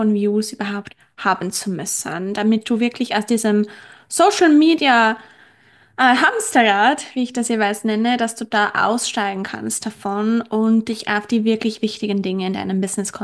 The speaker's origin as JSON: {"language": "German", "country": "Switzerland", "said": "ich bin aus der Schweiz"}